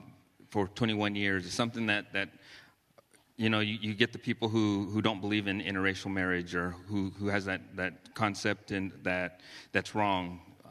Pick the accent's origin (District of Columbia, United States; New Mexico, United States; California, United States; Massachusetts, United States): New Mexico, United States; Albuquerque; born there; now in Round Rock, United States; I was born in New Mexico, a small city, big city in Albuquerque.